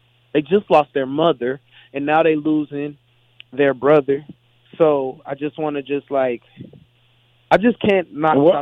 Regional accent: Dayton, Ohio, United States; moved away as an adult; now in Los Angeles, United States; I'm from Dayton, Ohio. I was born and raised in Dayton, Ohio. I recently moved out of Dayton 3 years ago

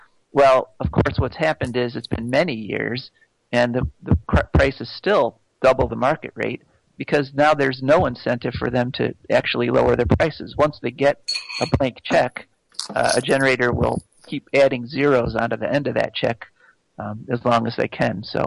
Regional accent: New York, United States; I'm from Western New York, so.

